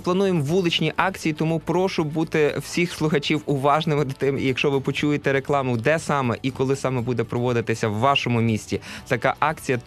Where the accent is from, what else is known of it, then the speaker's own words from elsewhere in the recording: Lviv, Lviv Oblast, Ukraine; там зі мною мій колега Юрій, ми зі Львова